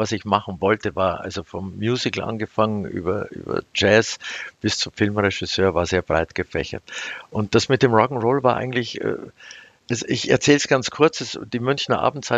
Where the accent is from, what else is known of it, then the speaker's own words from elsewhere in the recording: Salzburg, Austria; also born or lived in Laufen, Germany; wir sind dann aufs Land zu meinen Großeltern. Das war bei Laufen, bei Salzburg. Und ich bin eigentlich sehr friedlich und schön aufgewachsen am Land. Und dann sind wir nach Salzburg gegangen.